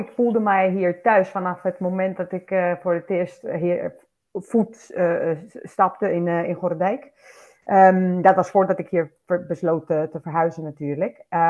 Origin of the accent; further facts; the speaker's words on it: Spain; Dutch is a second language; now in Gorredijk, Netherlands; Ik ben bijna 41. Morgen word ik 41 jaar oud. Ik kom zelf oorspronkelijk uit Spanje vandaan. Heb al in je intro aangegeven. Woonachtig in Gorendijk, Friesland, sinds 2012.